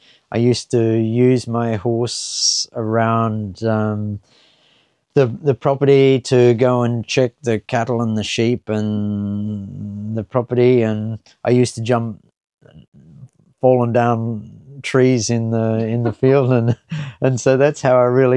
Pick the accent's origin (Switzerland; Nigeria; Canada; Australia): Australia; now in United Kingdom; The weather and the rainfall is very similar to where I grew up in Australia.